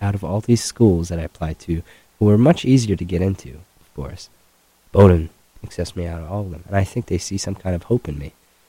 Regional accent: Jordan; That was the only thing I knew growing up in Jordan.

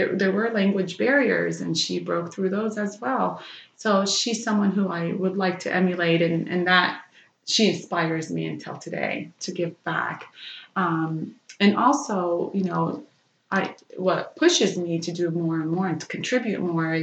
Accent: Stillwater, United States; It reminds me of my hometown of Stillwater.

